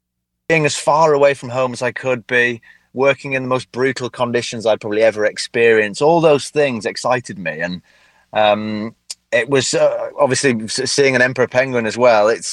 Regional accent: North West England, United Kingdom; Well, I grew up in the Lake District, and it's a beautiful area in the north of England with lots of lakes and lots of high mountains, and it's on the coast, and it's just heaving with wildlife.

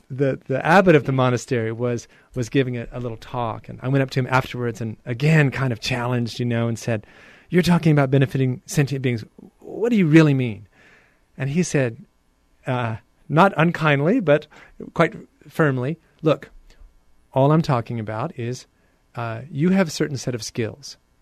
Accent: United States; Maybe it has a little bit to do with, you know, being an American where we always want to do things about what we believe in.

